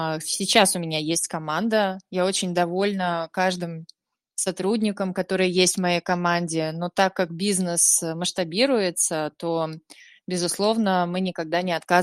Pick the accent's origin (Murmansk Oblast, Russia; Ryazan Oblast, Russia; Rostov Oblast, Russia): Murmansk Oblast, Russia; Snezhnogorsk; now in Saint Petersburg, Russia; я росла в Мурманской области, в Снежногорске.